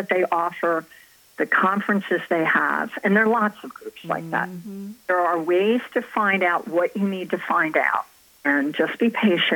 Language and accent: English; Collingswood, New Jersey, United States; And it all takes place in my hometown of Collingswood, New Jersey.